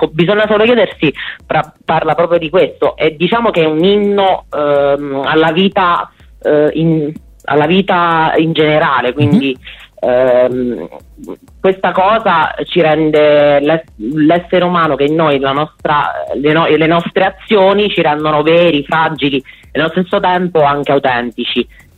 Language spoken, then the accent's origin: Italian; Pescara, Abruzzo, Italy; Siamo un po' lontanucci, però dai, se ci si organizza. Io sono abruzzese, di Pescara.